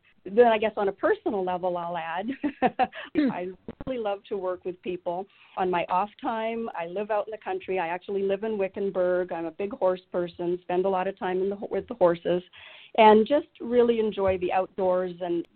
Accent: British Columbia, Canada; moved away as an adult; also born or lived in New Mexico; now in Arizona, United States; My accent might be showing up. I actually grew up in British Columbia, so I raised my children in the West Coast, Northwest, and came to Arizona in 2010. I was in New Mexico

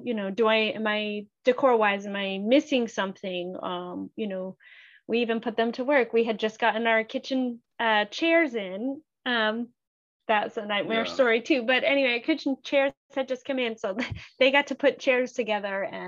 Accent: New England, United States; Well, we are from New England. And so the coastal theme runs deep into our blood.

